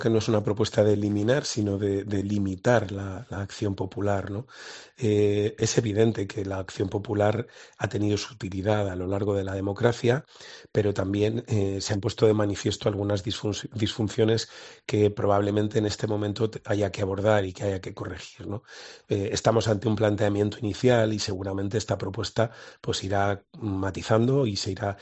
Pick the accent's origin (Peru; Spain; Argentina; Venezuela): Spain; Castile and León; Y vuelvo a recurrir al ejemplo de la tierra de la que vengo. Yo soy de Castilla y León, que es una comunidad autónoma muy extensa, pero que tiene muy poquita población, ¿no?